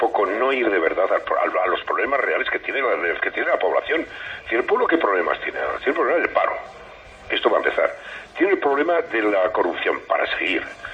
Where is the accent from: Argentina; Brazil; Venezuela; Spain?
Spain; a mí como español